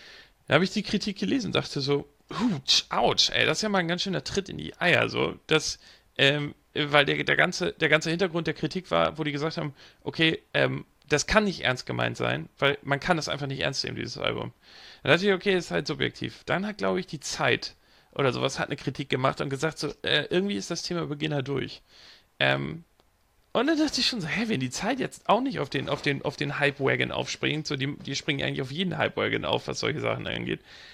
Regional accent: Hamburg area, Germany; Ich bin selber in der Nähe von Hamburg groß geworden. Ich bin mit Hamburger Hip-Hop groß geworden.

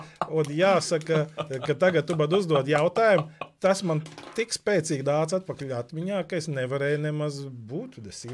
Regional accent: Liepāja, Latvia; kā es teicu, es uzaugu Liepājā, un man viena spēcīga atmiņa no Liepājas

